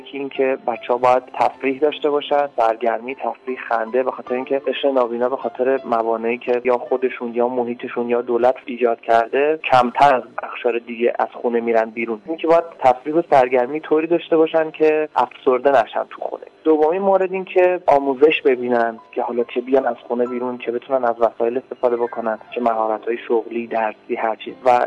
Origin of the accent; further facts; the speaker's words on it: Isfahan, Iran; born there; توی شهر برنامه خواست متولد شدم توی استان اصفهان.